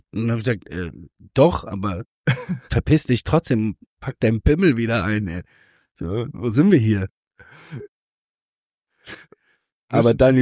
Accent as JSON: {"language": "German", "country": "Mexico", "said": "ganz häufig sagen wir halt so, wir sind aus Mexiko, so dann reagieren die Leute immer, oh wow, wie cool und so."}